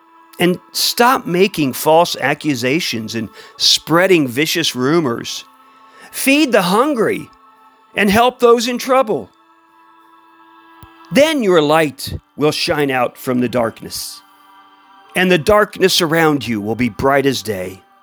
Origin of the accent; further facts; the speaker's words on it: Kentucky, United States; one of my favorite writers from my home state, the state I'm in right now, Kentucky.